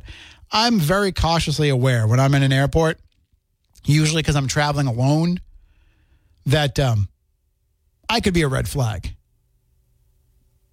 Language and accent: English; United States; born there; telling us we're not Americans because we are Indian. I told her I'm born in this country.